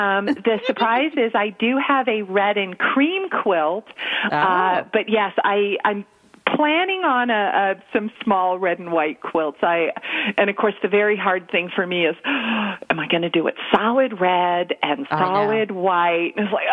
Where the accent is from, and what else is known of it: Colombia; born or raised there; also born or lived in Venezuela / Saudi Arabia